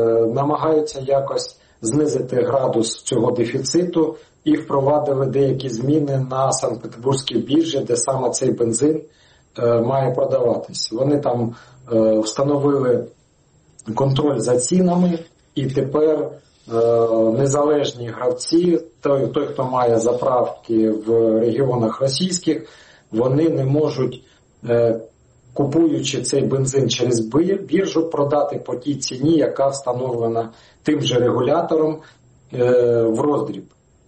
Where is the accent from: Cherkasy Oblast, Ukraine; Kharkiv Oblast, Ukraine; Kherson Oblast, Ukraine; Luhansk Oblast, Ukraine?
Luhansk Oblast, Ukraine; Я теж з Луганської області.